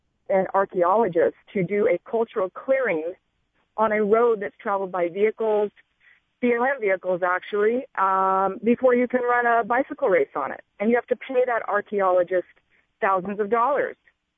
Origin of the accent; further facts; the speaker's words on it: Nevada, United States; You know, I'm originally from Nevada